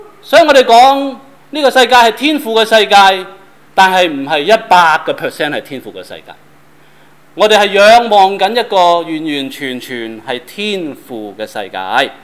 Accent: Guangdong, China; accent: Cantonese; 用我们广东话的语言去揣摩这些恶事的内涵

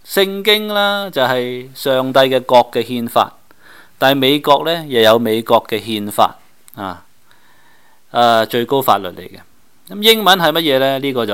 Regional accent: Guangdong, China; 但係我哋廣東人有口音發音

